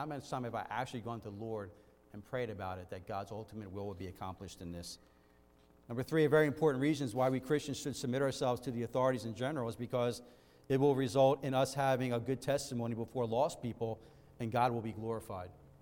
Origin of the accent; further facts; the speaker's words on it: United States